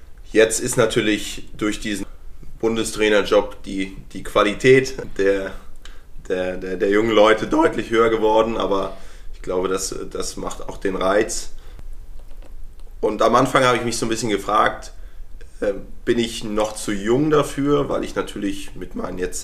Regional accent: Darmstadt, Hesse, Germany; now in Warendorf, Germany; Gebürtig komme ich eigentlich aus Darmstadt. Bin jetzt dann vor 8 Jahren hier nach Warndorf gekommen.

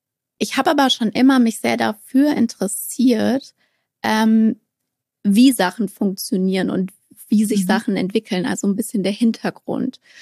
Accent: Frankfurt, Hesse, Germany; born there; now in Berlin, Germany; ich wohne in Berlin, das ist meine Wahlheimat. Eigentlich bin ich in Frankfurt geboren, in Frankfurt am Main, wie du ja auch, habe ich eben erfahren im Vorgespräch. Und ich bin jetzt tatsächlich 25 Jahre alt.

